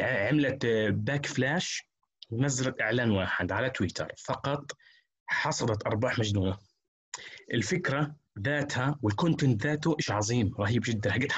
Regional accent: Palestine; احنا عندنا في فلسطين مثلا جروبات السوشيال ميديا

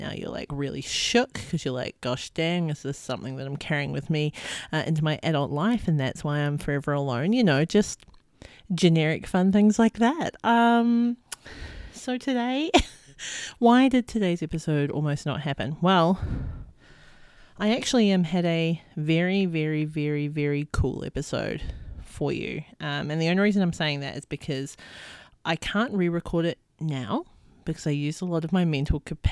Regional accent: New Zealand; now in Australia; I'm recording this in Australia. I'm from New Zealand.

